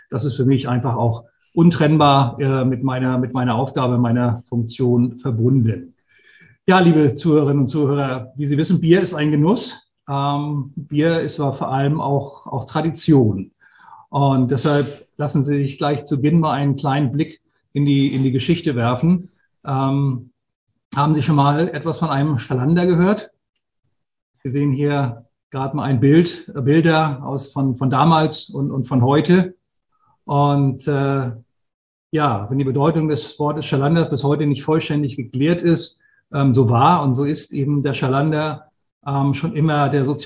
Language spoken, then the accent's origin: German; Flensburg, Schleswig-Holstein, Germany; born or raised there